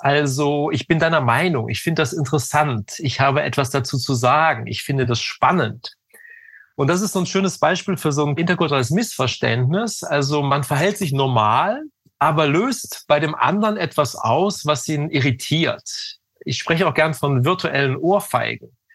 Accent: Germany; als Deutscher

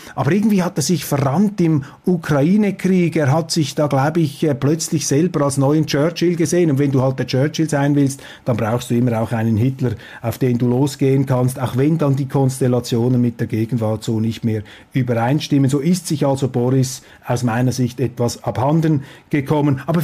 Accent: Switzerland; Als Schweizer sehen wir das etwas kritischer. Bei uns ist das Volk das oberste Verfassungsgericht.

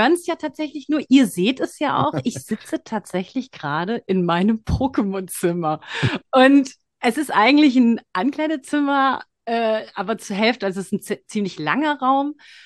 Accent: Frankfurt, Hesse, Germany; Also ich bin eine typische Frankfurterin, immer schon in Frankfurt gelebt, war noch nie weg. Ich habe mal zwischenzeitlich ganz kurz in Thailand gelebt, aber offiziell immer Frankfurterin gewesen.

